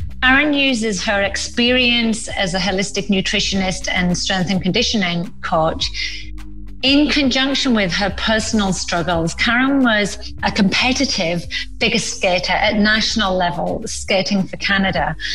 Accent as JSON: {"language": "English", "country": "United Kingdom", "accent": "English", "said": "I class myself as a Torontonian, even though obviously I've got an English accent. I lived there for long enough and I'm a Canadian."}